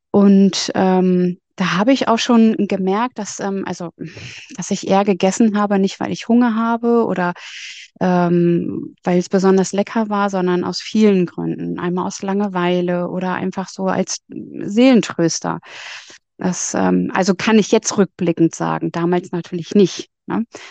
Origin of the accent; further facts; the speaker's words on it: Hanover, Lower Saxony, Germany; ich komme aus Hannover, bin 43 Jahre, Mama von zwei, ich sage immer besonderen Kinder, bin alleinerziehend.